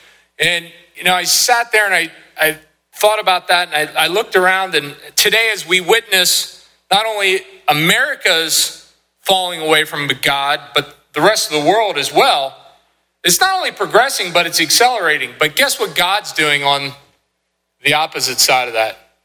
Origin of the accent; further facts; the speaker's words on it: Middleburg, Pennsylvania, United States; I grew up in Middleburg, went to Midwest School District.